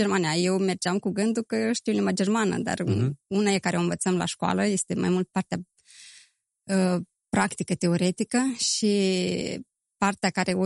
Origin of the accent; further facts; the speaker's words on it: Chișinău, Moldova; moved away as an adult; also born or lived in Romania; Am crescut în Chișinău, mi-am făcut studiile liceale în Chișinău, apoi am plecat în România, unde mi-am făcut studiile universitare, Erasmus în Grecia